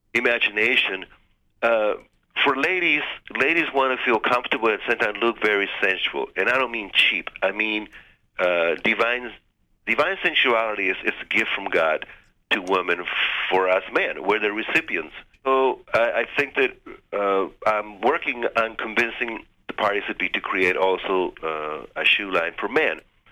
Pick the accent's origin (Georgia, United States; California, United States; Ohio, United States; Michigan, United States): California, United States; San Francisco; I grew up in San Francisco at a time when it was ground zero for consciousness revolution and expansion.